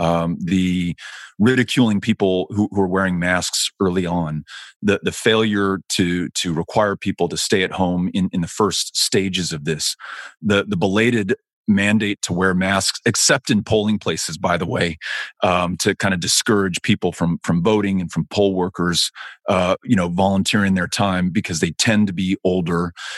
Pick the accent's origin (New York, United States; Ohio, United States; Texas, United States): Texas, United States; El Paso; You go to the Mexican-American majority communities of El Paso, my hometown, the Rio Grande Valley, and it is decimating, absolutely decimating these communities.